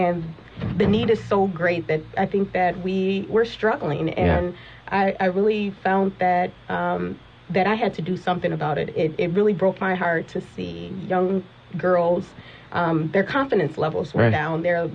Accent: Chicago, Illinois, United States; Yes, I am originally from Chicago.

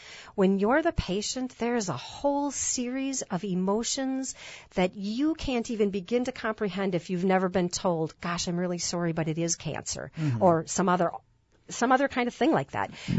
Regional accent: Freedom, Wisconsin, United States; as you heard, and I'm from Freedom, Wisconsin, and I started a business called All About Spirit.

